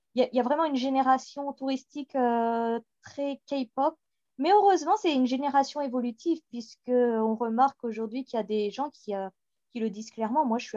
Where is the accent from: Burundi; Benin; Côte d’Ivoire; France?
France; Hauts-de-France; born or raised there; accent: Picard; moved away as an adult; also born or lived in Paris